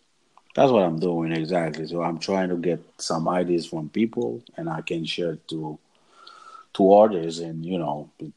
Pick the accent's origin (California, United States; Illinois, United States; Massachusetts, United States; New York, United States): New York, United States; So I'm from New York.